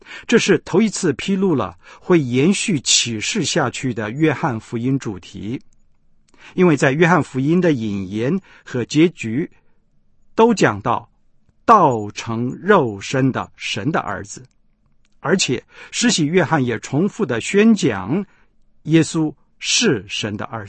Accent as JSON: {"language": "Chinese", "country": "China", "said": "不但与我们中国人的孝道美德背道而驰"}